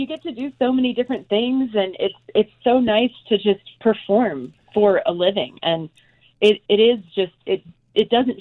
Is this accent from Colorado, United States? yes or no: yes; Breckenridge, Colorado, United States; now in Denver, United States; I grew up skating up in Breckenridge and just getting to enjoy being up in the mountains